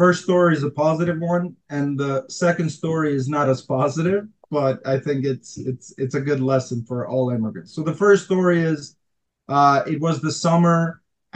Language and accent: English; Queens, New York, United States; also born or lived in Albania; I'm from Queens. It's where I grew up. It's my home." But because he mentioned I had an accent, I said I was born in Albania.